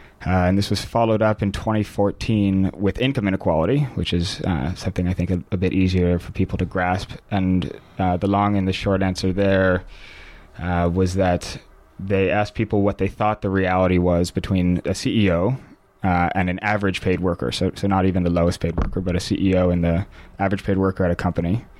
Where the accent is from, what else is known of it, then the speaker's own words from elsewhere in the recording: Washington, District of Columbia, United States; moved away; It's probably worth noting that I'm originally from Washington, D.C. I've been here for 3 years